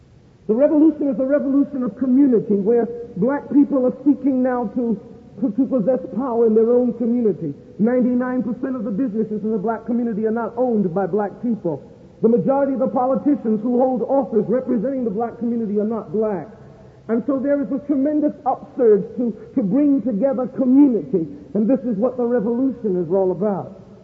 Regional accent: New York City, New York, United States; One of the great tragedies that I faced as a young person growing up in Harlem was trying to find out who in the world I was.

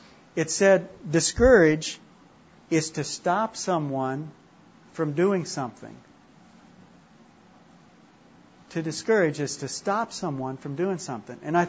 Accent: Minnesota, United States; accent: Northern; also born or lived in Michigan; This is a word I never heard up till I'm from the North. Maybe you can tell by my accent. From Minnesota, and I lived in Michigan for a while.

